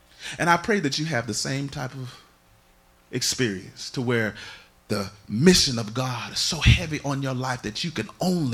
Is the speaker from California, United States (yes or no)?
no; Jacksonville, Florida, United States; That's where I'm from. I'm from Jacksonville, Florida. I'll give you the Duval County remix.